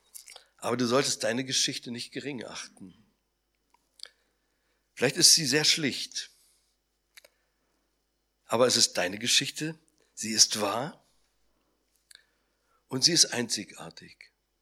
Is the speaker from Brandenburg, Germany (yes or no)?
no; Salzwedel, Saxony-Anhalt, Germany; Vor etwa 100 Jahren lebte in Salzwedel in der Altmark, wo ich herkomme, ich komme aus der Altmark